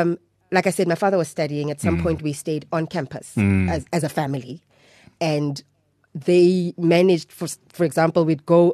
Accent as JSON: {"language": "English", "town": "Mahikeng", "region": "North West", "country": "South Africa", "tie": "born or raised there", "said": "I'm a very blessed person, really, because I grew up in one of those really happy family home type setup."}